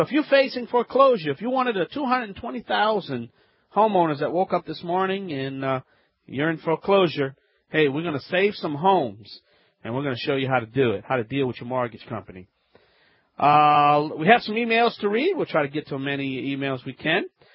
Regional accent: Louisiana, United States; from the Bayou Land, America's favorite home improvement self-help expert

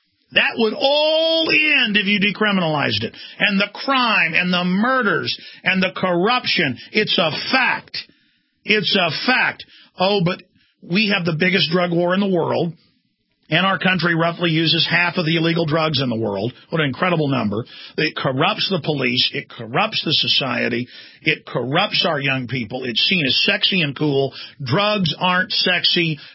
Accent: Dallas, Texas, United States; I remember growing up in Dallas as a teenager and just seeing the crack zombies.

